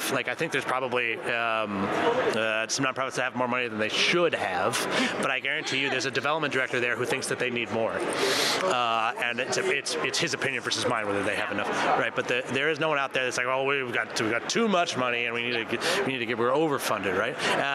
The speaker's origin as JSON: {"language": "English", "region": "Maine", "country": "United States", "also_born_or_lived": "San Diego", "moved": "yes", "said": "I came from Maine, and I thought I liked tacos. When I left Maine and went to San Diego"}